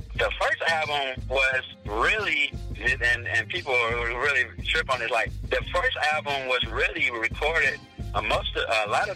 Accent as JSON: {"language": "English", "region": "the South", "country": "United States", "said": "because we're from the South, take that soulful singing."}